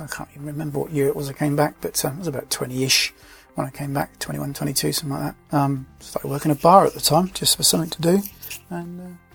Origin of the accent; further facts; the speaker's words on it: Germany; also born or lived in Bath, United Kingdom; I was born in Bath in the UK. Spent my childhood, though, in West Germany. I went to military boarding school. Spent all that time up until I was about 16 at military boarding school, and then eventually left.